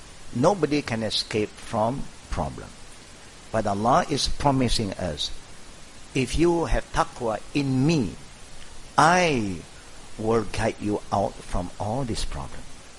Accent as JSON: {"language": "English", "country": "Malaysia", "said": "We seem to look very Malaysian. Of course, we are all Malaysian anyhow."}